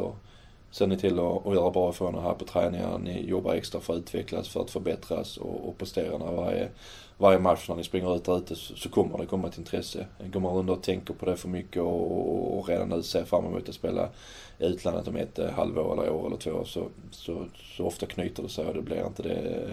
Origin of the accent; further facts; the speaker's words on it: Påarp, Skåne, Sweden; Jag är från Påarp